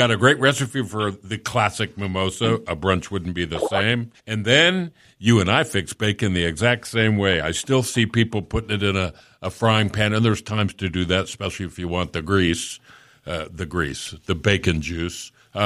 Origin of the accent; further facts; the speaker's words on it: Florida, United States; Well, I grew up in South Florida.